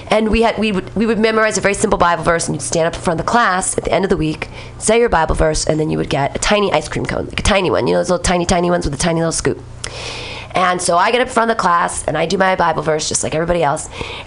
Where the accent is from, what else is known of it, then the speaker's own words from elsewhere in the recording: Danville, California, United States; I grew up in Danville.